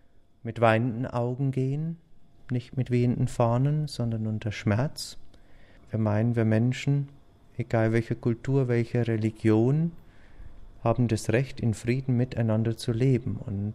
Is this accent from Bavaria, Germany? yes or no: yes; Bavaria, Germany; meine Heimat ist Bayern, ist das Dorf, wo ich mit meinen Eltern eben groß geworden bin.